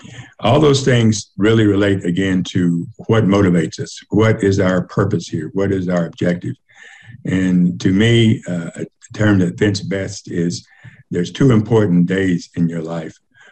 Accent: Winslow, Arizona, United States; After growing up in Winslow, where my parents came from Texas, I finished high school there, was fortunate enough to get a scholarship to Eastern Arizona Junior College

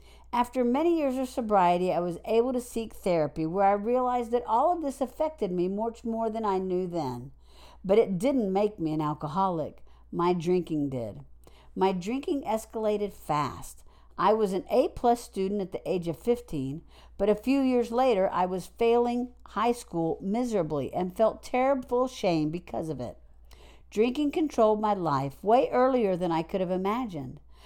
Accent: Iceland; now in New York City, United States; My hometown, Iceland, had a handful of meetings, quite many for a small town actually, but New York City was something else.

